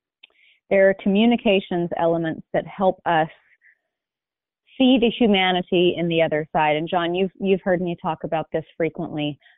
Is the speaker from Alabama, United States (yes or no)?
yes; Hoover, Alabama, United States; now in California, United States; I grew up in Birmingham, Alabama, in a suburb called Hoover.